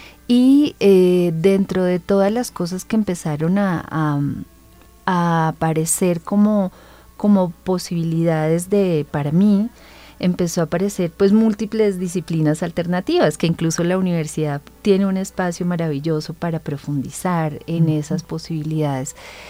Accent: Suba, Bogotá, Colombia; Yo nací y crecí en Suba, y en Suba hay un movimiento cultural que permanece hasta estos días.

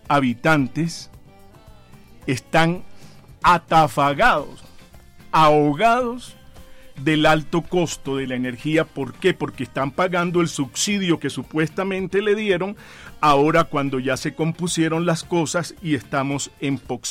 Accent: Barranquilla, Atlántico, Colombia; born there; now in Bogotá, Colombia; nací en Barranquilla, Atlántico, aunque tengo 44 años de vivir en Bogotá. Es mi tierra

